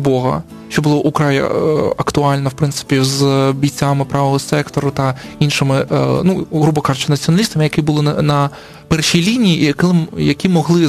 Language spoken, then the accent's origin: Ukrainian; Sevastopol, Crimea, Ukraine; moved away; Бо я сам з Севастополя, і я не внутрішній переселенець, не ВПО, але я тут уже приблизно 10 років